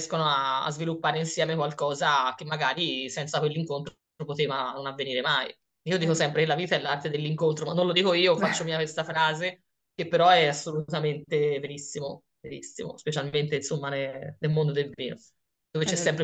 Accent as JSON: {"language": "Italian", "region": "Tuscany", "country": "Italy", "tie": "born or raised there", "said": "specialmente per una nata e cresciuta in Toscana."}